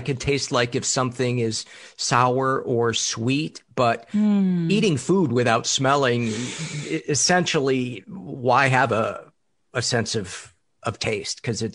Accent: Midwest, United States; Well, as a Midwesterner, I can tell you, look for shine.

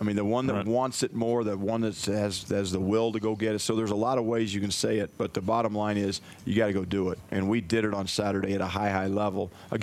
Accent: Greeley, Colorado, United States; I grew up in Greeley, and there was a legendary high school coach over there at Greeley Central named Jim Baggett

